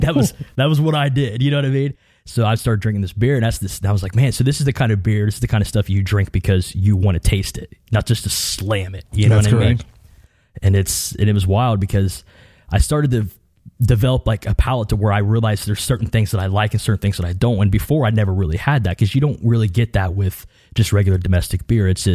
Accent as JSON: {"language": "English", "region": "Ohio", "country": "United States", "tie": "born or raised there", "said": "So I grew up being in Southern Ohio. It's very, I was born in 86."}